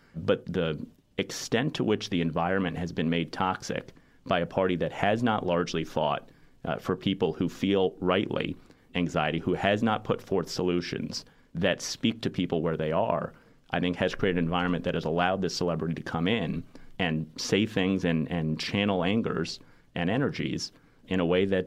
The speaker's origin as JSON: {"language": "English", "town": "New York City", "region": "New York", "country": "United States", "tie": "born or raised there", "said": "And look, I grew up in New York City. I went to college at Williams College."}